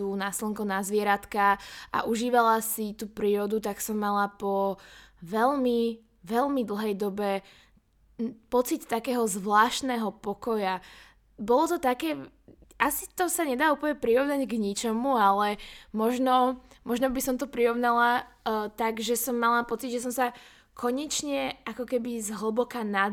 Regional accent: Trenčín, Trenčín Region, Slovakia; ma volajú na dom v Trenčine, kde som vlastne, teda z Trenčina som, môj otec teraz postavil nový dom

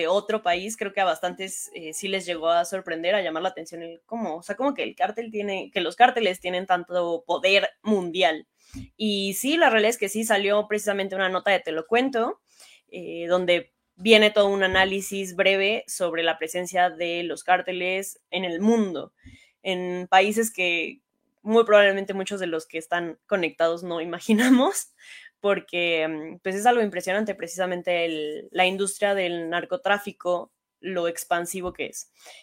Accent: Mexico; como mexicanas y mexicanos sabemos lo que implica la presencia de los cárteles en nuestras calles

